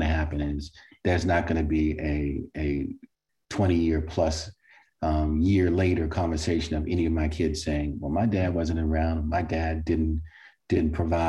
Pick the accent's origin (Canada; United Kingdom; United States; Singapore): United States; Baltimore, Maryland; born or raised there